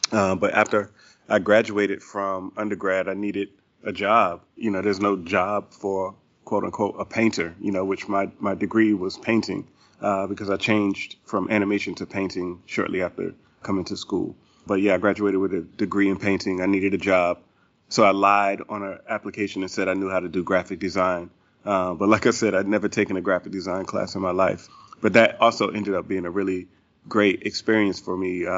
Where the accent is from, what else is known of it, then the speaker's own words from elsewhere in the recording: South Carolina, United States; Growing up in South Carolina, you know, I was always like the kid who could draw, and I knew I wanted to be an artist